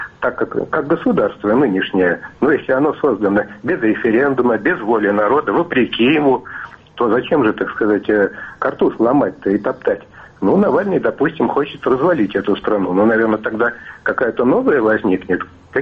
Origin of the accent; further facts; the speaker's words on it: Moscow, Russia; я из Москвы.